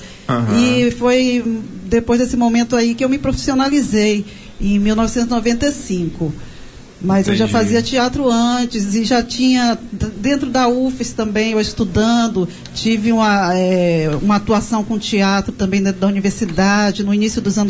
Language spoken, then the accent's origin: Portuguese; Salvador, Bahia, Brazil; now in Espírito Santo, Brazil; Eu sou de Salvador, mas vim morar com meu pai aqui nos anos 80 e eu acabei ficando aqui, né? E hoje eu sou capixaba de coração, gente. Eu adoro aqui. Aqui é onde eu escolhi para viver. Eu sou capixaba de coração. Baiano de nascimento